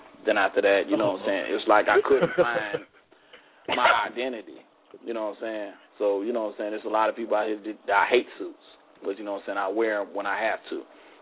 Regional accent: the South, United States; but you understand I grew up in the South.

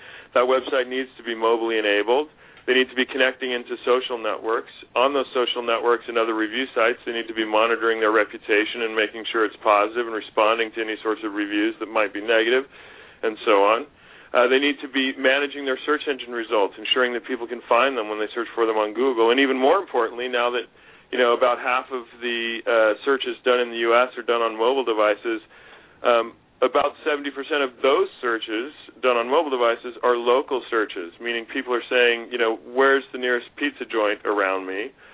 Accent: the West, United States; You know, I grew up in the West, went to school at the University of Pennsylvania on a Navy scholarship.

